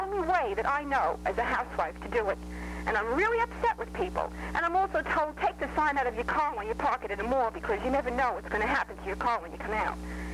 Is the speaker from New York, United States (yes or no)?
yes; East Islip, New York, United States; Yes, good morning. I'm from East Islip.